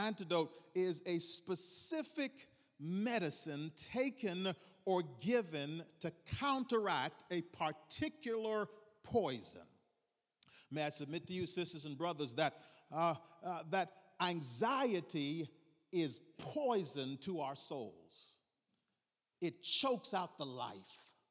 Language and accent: English; Bahamas; I'm from the Bahamas originally, and I was there a couple of weeks ago.